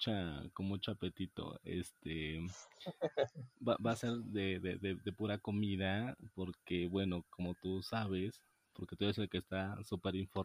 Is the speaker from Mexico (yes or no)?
yes; Oaxaca, Mexico; uno siendo oaxaqueño y estado acostumbrado a la gastronomía que tenemos en nuestro estado.